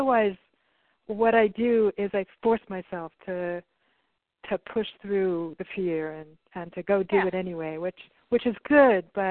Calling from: Cobb, California, United States; I'm from Cobb, California.

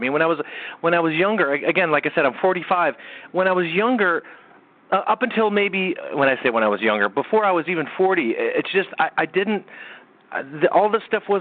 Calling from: Massachusetts, United States; I'm calling from Massachusetts.

